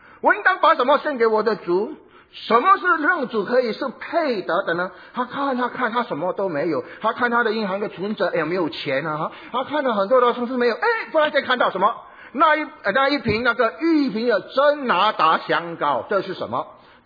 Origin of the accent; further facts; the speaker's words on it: Fujian, China; 我们福建人说，有时候我们听到哈